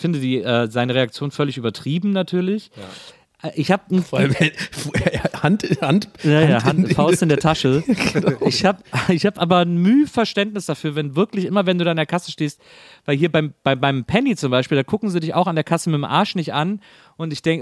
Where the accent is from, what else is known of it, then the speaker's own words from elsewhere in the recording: Bonn, North Rhine-Westphalia, Germany; Also erstmal schöne Grüße in meine Heimat, in meine Geburtsstadt, Bokelbergstadt Bonn.